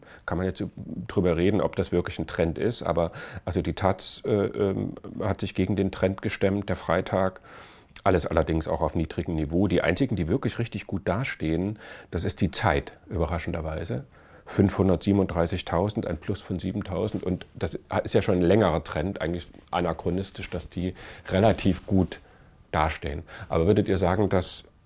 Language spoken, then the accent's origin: German; East Germany, Germany; Also in meiner Jugend war Papierknappheit in der DDR